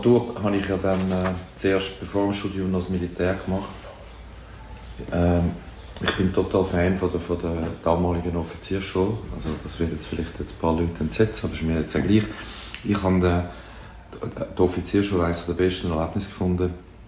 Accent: Zurich, Switzerland; Im Seefeld.

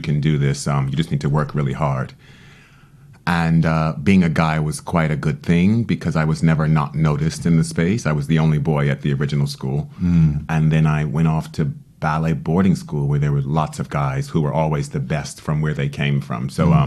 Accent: Washington, District of Columbia, United States; So as a child, I was growing up in Washington, D.C., and you go to schools depending on your neighborhood.

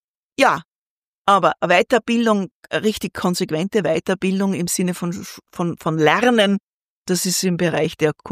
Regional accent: Urfahr, Upper Austria, Austria; Ich bin im Müllviertel. Ich bin in Urfa geboren. Ich bin einfach eine waschechte Müllviertlerin und ich bin unglaublich stolz drauf.

